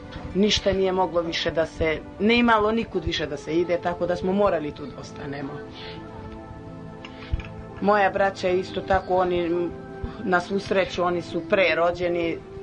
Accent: Kamenica, Shkodër County, Albania; now in Kosovo; Da, rođena sam u Albaniji, selo Kamenica, 1969. godine. Tamo sam do 5 godina bila u jednom drugom selu

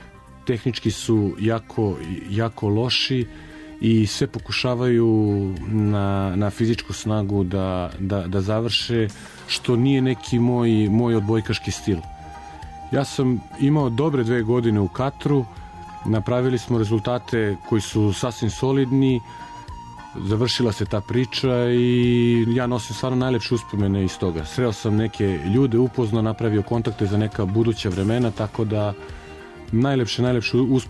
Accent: Belgrade, Serbia; ja sam rođen u Beograd, Beograđanin, i Beograd je moj grad

